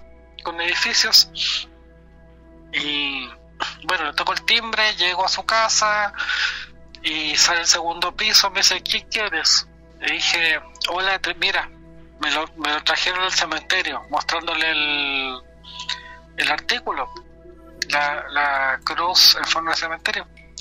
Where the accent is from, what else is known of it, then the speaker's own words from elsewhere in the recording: Chile; soy de Chile.